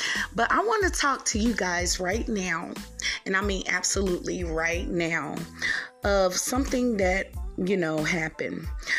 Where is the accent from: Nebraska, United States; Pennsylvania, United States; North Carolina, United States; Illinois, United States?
North Carolina, United States; Raleigh; People, I have never been so embarrassed in my hometown. That is my hometown, Raleigh, North Carolina.